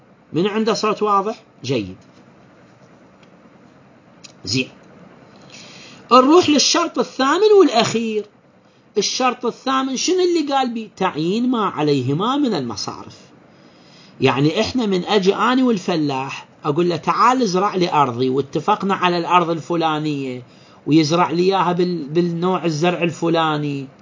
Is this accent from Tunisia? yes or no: no; Iraq